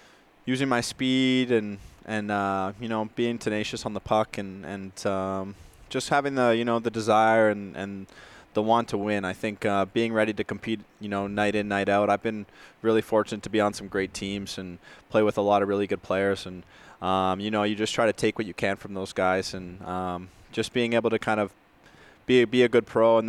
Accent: Vancouver, British Columbia, Canada; I'm from Vancouver, so just West Coast.

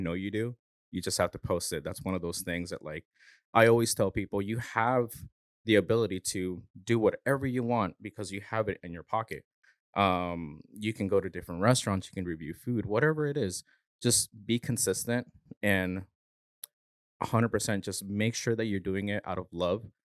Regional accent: Santa Ana, California, United States; I grew up in Orange County. I grew up in Santa Ana, kind of close to like 4th Street area.

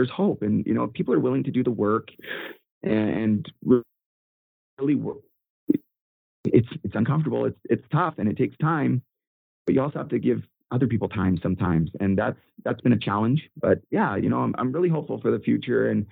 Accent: Port Coquitlam, British Columbia, Canada; He was a friend from my home. He's from Coquitlam. I'm from Port Coquitlam.

